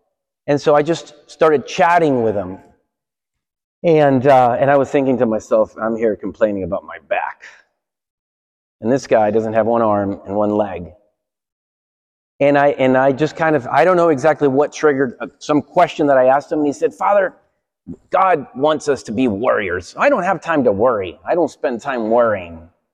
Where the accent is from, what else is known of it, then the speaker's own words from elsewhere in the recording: Guadalajara, Jalisco, Mexico; English is a second language; now in New York, United States; I went to my hometown, Guadalajara, in Mexico